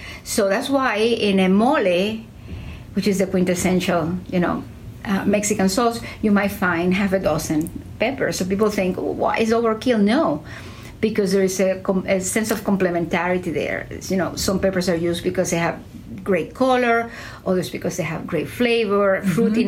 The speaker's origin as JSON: {"language": "English", "region": "Santiago de Cuba", "country": "Cuba", "tie": "born or raised there", "said": "So we do know that it was someone who had contacts in Santiago de Cuba, my hometown, who asked for seeds of the dátil pepper."}